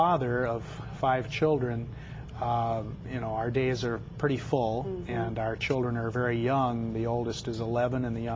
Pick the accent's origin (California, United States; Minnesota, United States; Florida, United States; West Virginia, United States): Minnesota, United States; Delano; I grew up in Delano, Minnesota. I'm the oldest of 8 children